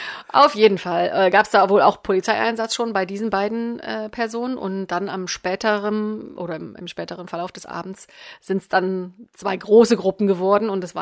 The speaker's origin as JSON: {"language": "German", "town": "Magdeburg", "region": "Saxony-Anhalt", "country": "Germany", "said": "Bei uns in Magdeburg war das immer, das war mal ein riesen fest in Anführungsstrichen"}